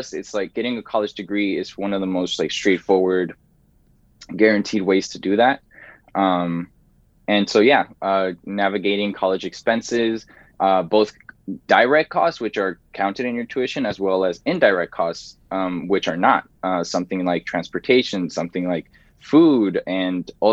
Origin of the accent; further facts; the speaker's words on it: Oakland, California, United States; also born or lived in Mexico; I wasn't born here. I was born in Mexico, but I grew up undocumented in East Oakland, and now I'm going into college as a permanent resident, almost a citizen.